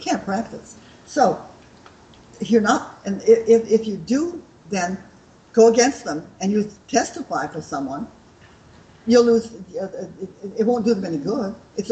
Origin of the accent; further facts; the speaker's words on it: Los Angeles, California, United States; moved away as an adult; also born or lived in St. Louis, Missouri; now in Australia; I was born in Missouri, in St. Louis, but I lived most of my American life in Los Angeles. So I guess I'm a Yank / Aussie.